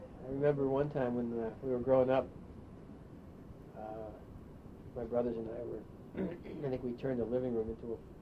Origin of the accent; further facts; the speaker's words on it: Rochelle Park, New Jersey, United States; also born or lived in New York City / Detroit / Illinois; And then I grew up in Rochelle Park, New Jersey. So I spent most of my childhood.